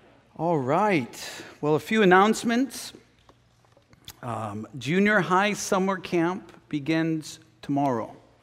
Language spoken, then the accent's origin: English; the Ozarks, United States; also born or lived in Arkansas / Springfield / St. Louis; now in Maine, United States; which I'm from the Ozarks. I'm from, you know, Arkansas and Springfield and St. Louis. So it was as much a culture shock coming to Maine as it was going to Africa.